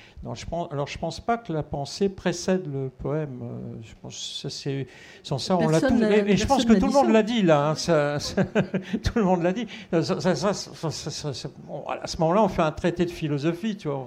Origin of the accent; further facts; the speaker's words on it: Corsica, France; je suis corse, donc dans le temps, la tradition orale, la poésie corse est très très importante